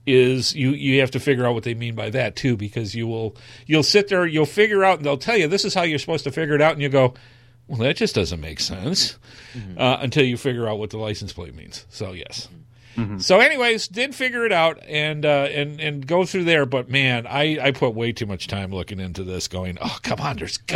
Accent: Detroit, Michigan, United States; I came from Detroit, man. I had the Lions for football.

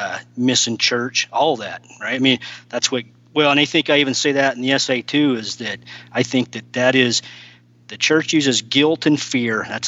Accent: Weston, Idaho, United States; I grew up in Weston, Idaho, which is just north of Logan, Utah.

